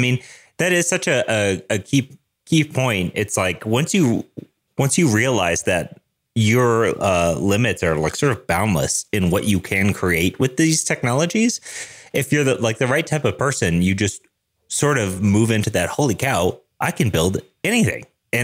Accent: Michigan, United States; I just asked because I know I'm from Southeast Michigan and Quicken Loans.

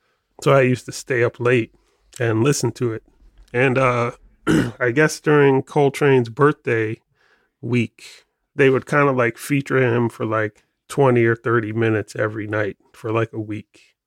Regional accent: Hampton, Virginia, United States; I grew up in Hampton, Virginia, which is a small city in Hampton Roads on the, you know, in southeastern Virginia.

